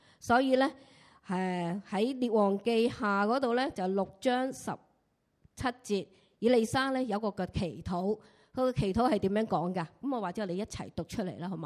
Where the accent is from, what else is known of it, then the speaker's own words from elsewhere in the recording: Hong Kong; 咁我身為香港人都會望下啊呢件事發生咗啦